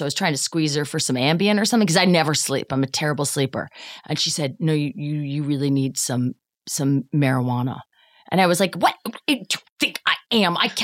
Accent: Ireland; I will drink at you. I am Irish. I will drink at you.

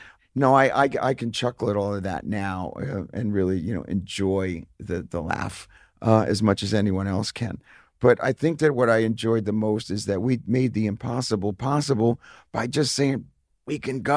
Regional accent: New Jersey, United States; And at the time, growing up in New Jersey was very different than being in Los Angeles or Manhattan

